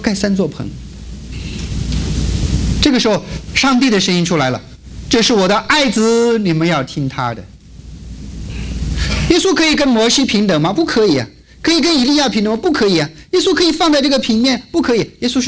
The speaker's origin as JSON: {"language": "Chinese", "region": "Xinjiang", "country": "China", "tie": "born or raised there", "said": "在我的家乡新疆那边有很多的穆斯林啊，很多的穆斯林"}